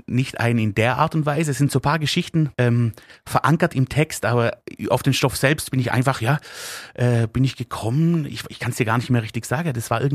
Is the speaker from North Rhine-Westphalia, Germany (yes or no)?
no; Baden-Württemberg, Germany; accent: Swabian; Ja, also das kann ich auch gar nicht verstecken. Also das keine Chance, irgendwie ins Hochdeutsche abzugleiten. Das wird mir auch immer bleiben und genau, das ist gehört zu mir.